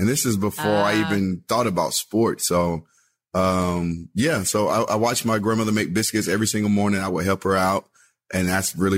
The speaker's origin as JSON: {"language": "English", "region": "Texas", "country": "United States", "tie": "born or raised there", "said": "Yeah, I mean, football in Texas, sports in Texas, period. It rules everything. Like the town shuts down, you know, Friday nights. You know, Friday night lights is literally how my high school days were."}